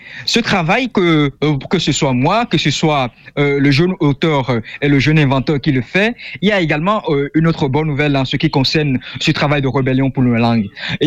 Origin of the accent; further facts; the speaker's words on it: Benin; first language Fon; French is a second language; je parle très bien, je manie très bien ma langue maternelle qui est le fongwe. Mais je maîtrise encore plus le français que ma langue maternelle.